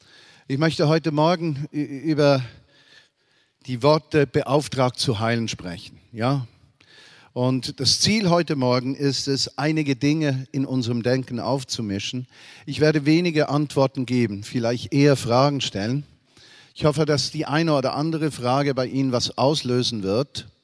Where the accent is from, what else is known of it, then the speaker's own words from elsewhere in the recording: Switzerland; Als Schweizer sind wir ja ein Bauernstaat, nicht wahr? Und wir duzen jeden.